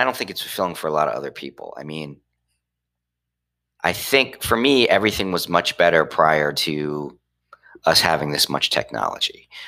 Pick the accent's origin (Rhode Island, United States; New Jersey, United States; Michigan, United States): New Jersey, United States; Trenton; I went back to my hometown, which is the city of Trenton, which is this old industrial city between Philadelphia and New York.